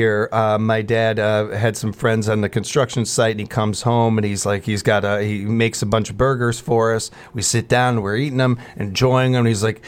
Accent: Chicago, Illinois, United States; where we grew up in Chicago, we had the United Nations.

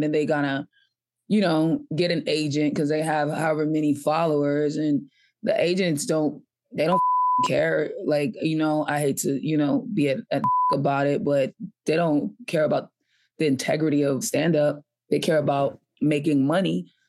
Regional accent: Boston, Massachusetts, United States; also born or lived in Atlanta; I grew up in Boston, and then I moved to Atlanta for a little while, like college age, and then came back to Boston. I started comedy in Boston.

